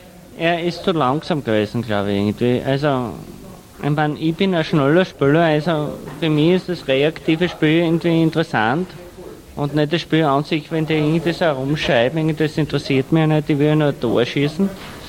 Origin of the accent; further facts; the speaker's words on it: Finland; German is a second language; now in Netherlands; Ich komme ja aus Finnland und ich spreche ja kaum Deutsch, wie du erkennst.